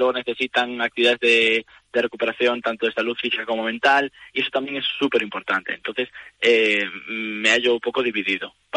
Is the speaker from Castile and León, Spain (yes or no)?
yes; Cacabelos, Castile and León, Spain; Sí, yo soy de Cacabelos.